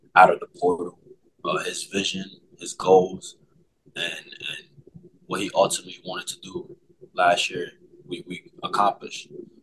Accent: New York City, New York, United States; I'm from New York City. I'm actually from Queens. That's where I grew up.

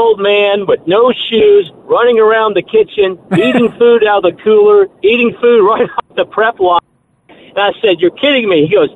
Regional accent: Memphis, Tennessee, United States; I grew up in Memphis, went to Christian Brothers High School, and graduated from the University of Tennessee, Knoxville.

